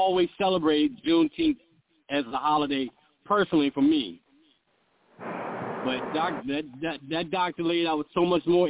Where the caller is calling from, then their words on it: Harrisonburg, Virginia, United States; Hey, Brother Marvin, this is … from Harrisonburg, Virginia.